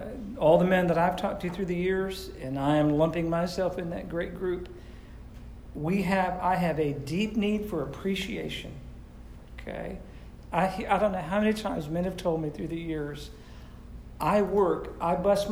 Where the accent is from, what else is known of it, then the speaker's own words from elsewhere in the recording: Massachusetts, United States; I grew up with horses in Massachusetts, and I have shoveled.